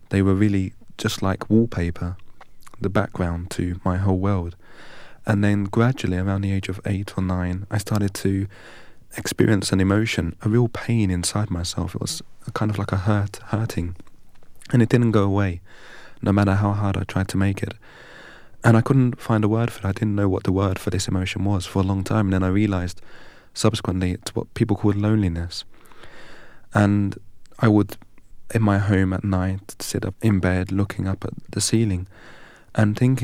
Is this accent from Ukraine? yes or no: no; England, United Kingdom; bet aš nesu Lietuvis, I'm not Lithuanian. Anglios, I'm from England."